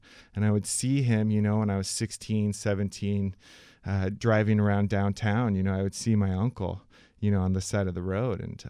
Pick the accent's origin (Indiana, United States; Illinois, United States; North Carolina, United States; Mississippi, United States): Indiana, United States; and met a man from Chicago, and we started talking, I'm from Indiana.